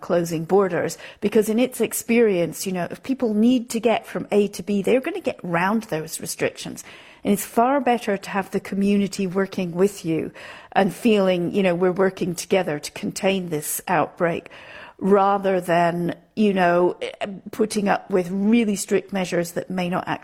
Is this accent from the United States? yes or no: no; Bern, Switzerland; English is a second language; And in the meantime, in my hometown of Bern, the Swiss capital, I did a little tour of the supermarkets and the pharmacies.